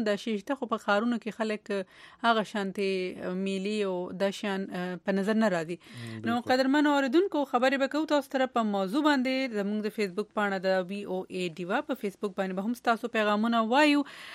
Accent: Khyber Pakhtunkhwa, Pakistan; خو مونږ د وزیرستان یو وختر مو په خیمو کې تیر کو

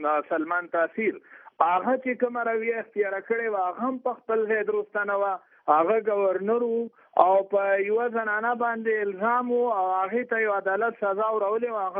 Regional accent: Afghanistan; زه په افغانان زمرونه لري نژادان زه هم افغان یم

